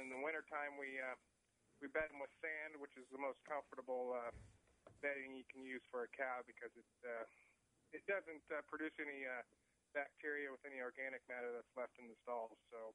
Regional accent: Pella, Iowa, United States; No, we're born and raised in Pella, and had to move out a little ways from the city to start our dairy operation, which actually gave us an Oskaloosa address. So we're proud Pella natives, but live by Oskaloosa.

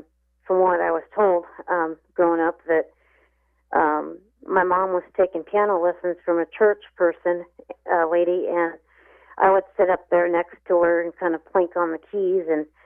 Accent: Ottumwa, Iowa, United States; born there; I was born 4 months early. And I was born in Ottumwa, and then they took me to Iowa City

